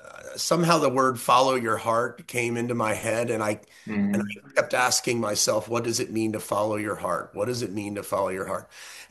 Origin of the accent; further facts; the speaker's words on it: South Carolina, United States; I'm from South Carolina and, you're kind of taught, oh, everyone's bad and bad intentions over there.